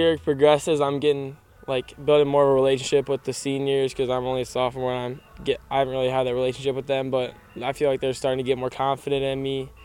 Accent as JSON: {"language": "English", "region": "Indiana", "country": "United States", "tie": "born or raised there", "said": "Growing up in Indiana, like, I would always be over there."}